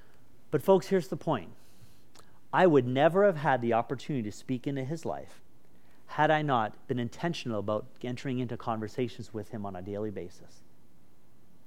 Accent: Markham, Ontario, Canada; I grew up in Markham, okay, and it's the suburbs, and I don't know anything about any of this kind of stuff.

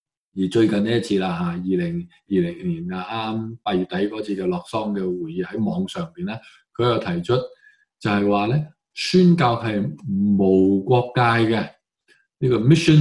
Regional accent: Hong Kong; 耶路撒冷、犹大全地这些可以说是我们同文化的同胞譬如我们是香港人

